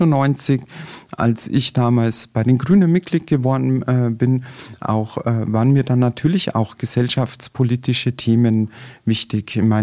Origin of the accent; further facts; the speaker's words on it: Passau, Bavaria, Germany; in meiner Jugend standen wir in Passau regelmäßig am Exerziersplatz vor der Nibelungenhalle